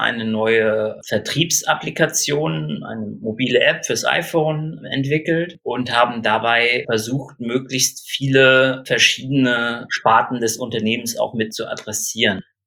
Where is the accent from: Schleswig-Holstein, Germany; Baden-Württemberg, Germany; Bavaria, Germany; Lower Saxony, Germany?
Schleswig-Holstein, Germany; Kiel; Genau, ich komme aus Kiel, bin hier geboren und aufgewachsen und wollte auch nie woanders hin.